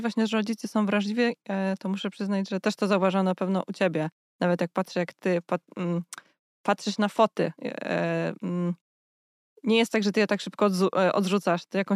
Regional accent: Kraków, Lesser Poland, Poland; Ja jestem z Krakowa

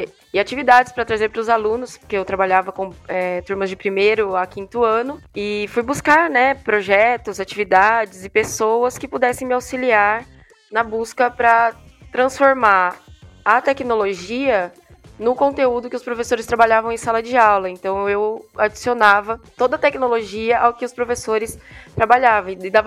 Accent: Salto Grande, São Paulo, Brazil; sou do interior de São Paulo, numa pequena cidade chamada Salto Grande. E como o Luiz disse, é apenas um rio, né? Estou bem na divisa aqui com o Paraná, então apenas um rio nos separa.

